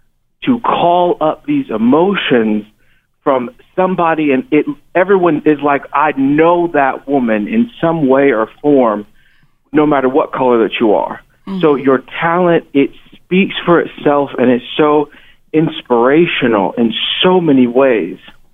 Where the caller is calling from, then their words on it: Missouri, United States; calling from Missouri.